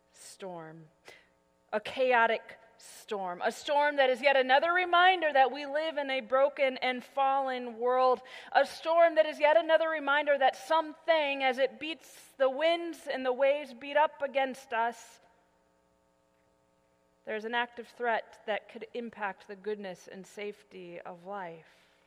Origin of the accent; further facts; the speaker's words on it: Midwest, United States; You see, growing up in the Midwest, tornadoes were a great fear of mine.